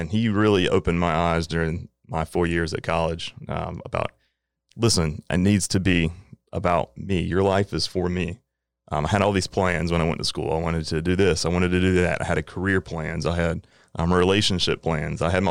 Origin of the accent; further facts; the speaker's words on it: North Carolina, United States; So I am from Eastern North Carolina. I grew up in a rural small town.